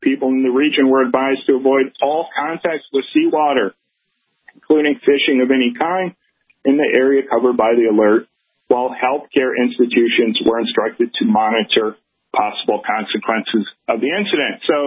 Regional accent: Puntarenas, Costa Rica; Well, the tourist area just happens to be my hometown.

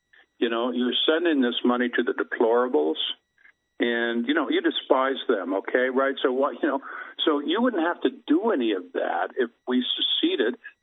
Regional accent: Canada; moved away; look, I moved here from Canada like 20 years back, and I lived through it there.

